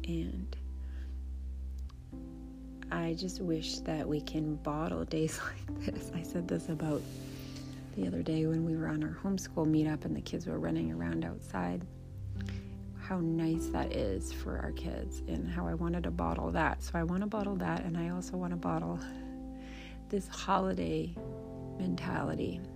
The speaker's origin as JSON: {"language": "English", "country": "Canada", "tie": "born or raised there", "moved": "yes", "lives_now": "United States", "said": "I grew up in Canada and had the opportunity to celebrate Thanksgiving visiting family members in the United States as a child, and always had such a wonderful time. And now that I live in the United States, both my children were born here."}